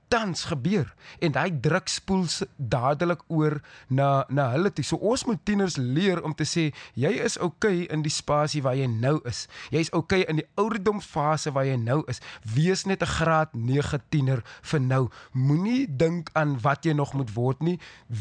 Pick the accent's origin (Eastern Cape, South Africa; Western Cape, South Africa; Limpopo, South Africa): Western Cape, South Africa; Grabouw; ek kom eintlik van Grabouw af, die appelwêreld daar in die Weskaap. Dis waar ek gebore was.